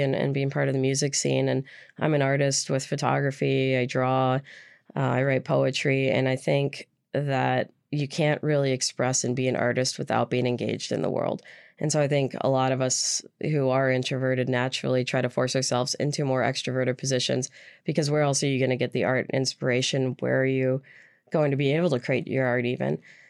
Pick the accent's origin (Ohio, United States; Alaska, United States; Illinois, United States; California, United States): Alaska, United States; I grew up on the Upper Hillside and, you know, was maybe a little bit bougie growing up, and moving completely across town, it's really changed my perspective on Alaska